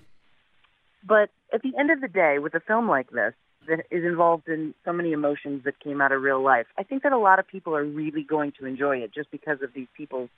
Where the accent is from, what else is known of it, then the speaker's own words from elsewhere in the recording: United States; I'm American, y'all. I don't speak German.